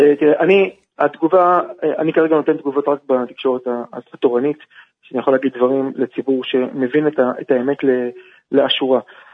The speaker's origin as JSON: {"language": "Hebrew", "town": "Herzliya", "region": "Tel Aviv District", "country": "Israel", "tie": "born or raised there", "said": "אני רוצה לומר למסוגם שאני גדלתי בהרצליה, במערכת החינוך הכללית"}